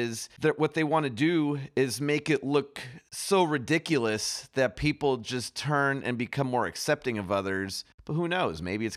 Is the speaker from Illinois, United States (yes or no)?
yes; Chicago, Illinois, United States; And like growing up in Chicago, I experienced white flight.